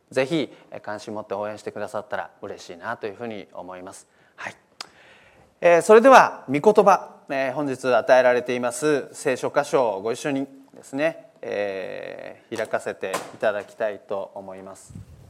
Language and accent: Japanese; Kanto, Japan; born there; 実は関東生まれなんですけれども、関西に